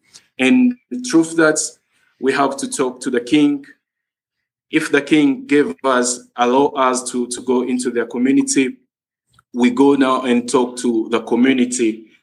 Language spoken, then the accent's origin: English; DR Congo; I'm from Congo, Democratic Republic of Congo.